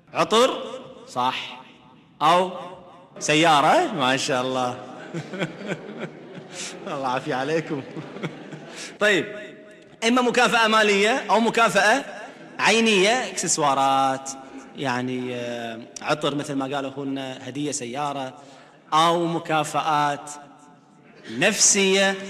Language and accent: Arabic; Kuwait; عندنا بالكويت غالي كيلو فقع